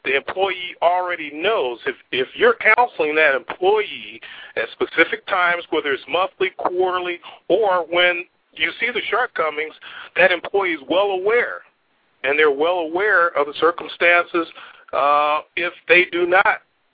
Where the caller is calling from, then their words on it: Detroit, Michigan, United States; I'm calling from Detroit.